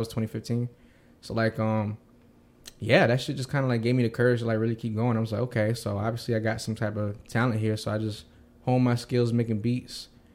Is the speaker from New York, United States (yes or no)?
no; Tampa, Florida, United States; Here. Born and raised.